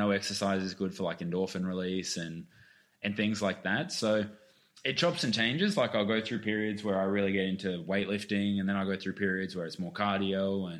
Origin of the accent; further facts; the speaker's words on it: Queensland, Australia; now in Melbourne, Australia; I grew up playing sport in Queensland